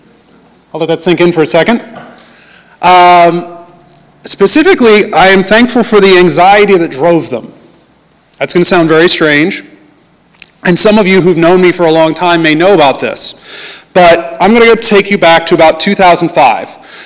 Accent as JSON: {"language": "English", "town": "Canton", "region": "Ohio", "country": "United States", "said": "My family is on the other end of Ohio. I'm originally from Canton."}